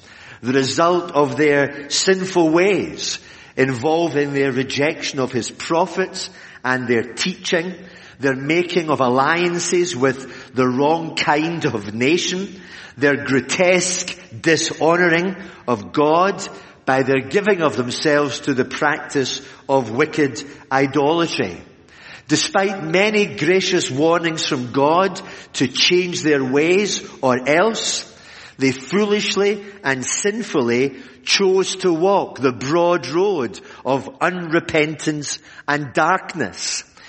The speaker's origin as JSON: {"language": "English", "town": "Glasgow", "region": "Scotland", "country": "United Kingdom", "tie": "born or raised there", "accent": "Scottish", "said": "I was born in Glasgow, and then I moved down south of Glasgow to South Lanarkshire but if you know accents, I'm still a Glaswegian from head to toe. I've never changed my accent over the years."}